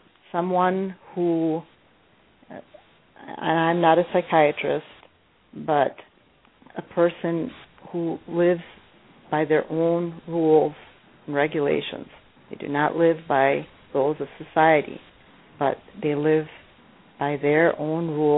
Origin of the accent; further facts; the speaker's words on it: United States; first language Polish; English is a second language; my first language is Polish. I am a daughter of Polish immigrants who came to the United States after the war.